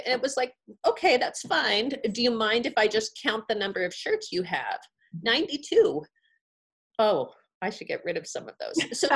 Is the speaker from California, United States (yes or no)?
no; Seattle, Washington, United States; For me, I'm from Seattle, so we love our coffee.